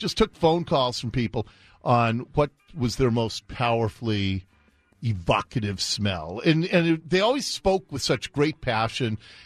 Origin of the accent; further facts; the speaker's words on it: Seattle, Washington, United States; the old house that I grew up in Ballard, we had an old oil furnace.